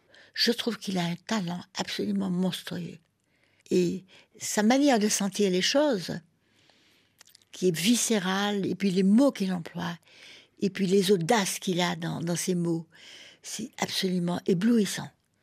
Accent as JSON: {"language": "French", "country": "Martinique", "tie": "born or raised there", "also_born_or_lived": "New York / Paris", "moved": "as an adult", "said": "j'ai quitté la Martinique à 20 ans. Mais je les ai suivis quand même de New York ou de Paris."}